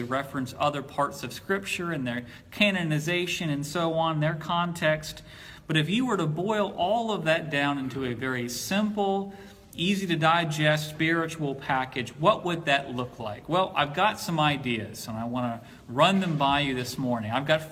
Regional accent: Gloucester, Virginia, United States; when I grew up in Gloucester, Virginia, if I wanted Chick-fil-A, we had to go to the mall in Newport News.

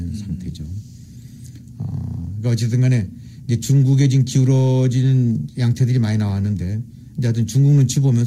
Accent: South Korea; 제일 우리가 한국인으로서 제일 이제 뼈 아픈 거는

